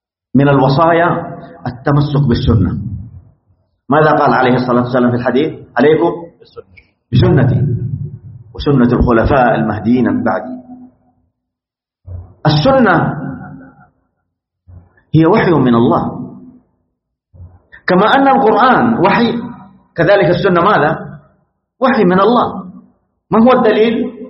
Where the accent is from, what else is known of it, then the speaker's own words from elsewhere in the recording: Saudi Arabia; بلادنا المملكة العربية السعودية